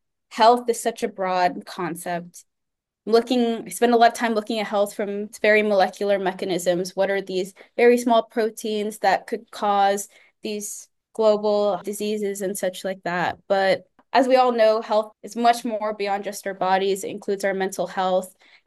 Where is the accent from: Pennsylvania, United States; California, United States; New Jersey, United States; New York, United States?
California, United States; And growing up in the Silicon Valley, I saw how much research, was ingrained in human life and how much impact it could make.